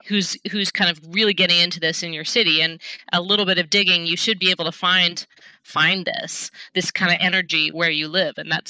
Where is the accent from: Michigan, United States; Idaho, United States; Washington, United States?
Washington, United States; Seattle; I mean, I grew up in Seattle, so I thought that nature only was the old growth forests that I could, that I kind of occasionally visited with my family, car camping.